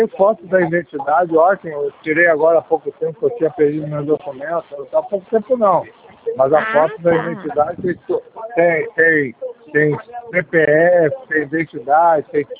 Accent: Rio de Janeiro, Brazil; eu sou de Vila Isabel, conheço. Eu surfo no Recreio e moro em Vila Isabel.

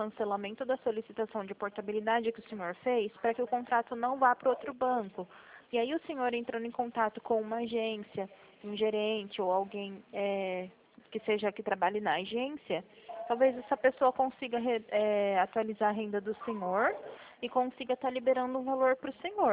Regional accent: São Paulo, Brazil; Sou de São

